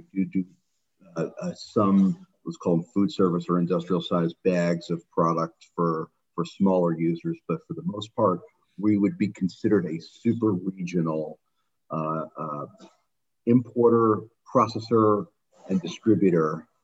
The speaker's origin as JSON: {"language": "English", "town": "Bay Harbor", "region": "Florida", "country": "United States", "tie": "born or raised there", "said": "So I grew up in South Florida, in Bay Harbor, Florida, which is the north side of Miami Beach."}